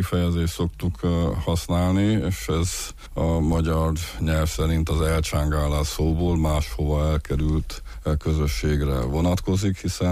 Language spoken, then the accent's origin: Hungarian; Transylvania, Romania; Valóban egyrészt kisebbséget alkotunk, mint erdélyi magyarok, én magam papgyerek is vagyok